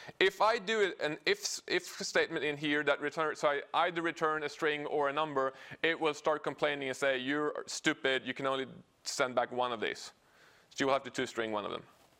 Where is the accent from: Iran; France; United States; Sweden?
Sweden; I'm from Sweden. You should be happy I'm not going bork, bork, bork and look like a little chef.